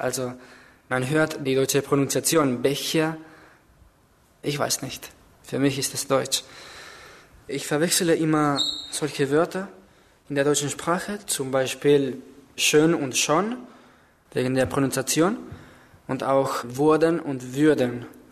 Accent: Caracas, Capital District, Venezuela; German is a second language; Ich komme aus Venezuela in Südamerika, aus der Hauptstadt. Sie heißt Caracas. Ich bin 17 Jahre alt. Ich bin 1996 geboren. Ich bin ein Student noch.

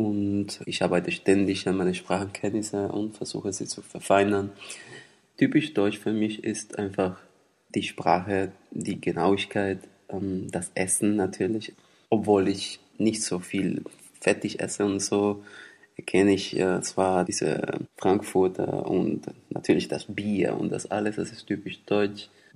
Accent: Puerto Rico; born there; German is a second language; Ich bin auf Puerto Rico geboren, eine kleine Insel in der Karibik. Ich bin 1980 geboren.

